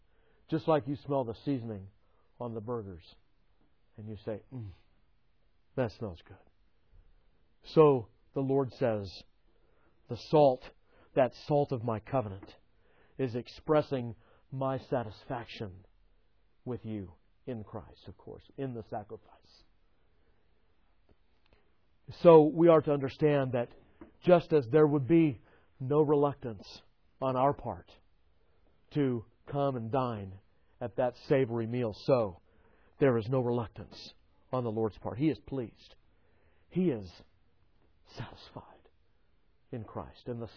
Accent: California, United States; I remember this growing up in Southern California, is very popular, more popular than here because the summer evenings are much more pleasant than they are here.

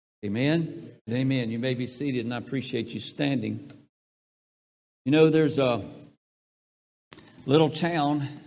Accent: Aberdeen, North Carolina, United States; So we always tell people we come from L.A., lower Aberdeen. So that's where we are. But one day there in that little town, I'm just a little boy, 13 years old

